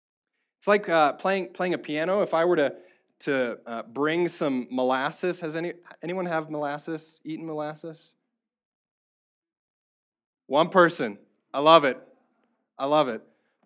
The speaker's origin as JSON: {"language": "English", "region": "Indiana", "country": "United States", "tie": "born or raised there", "said": "So I grew up in Indiana. Many of you know this."}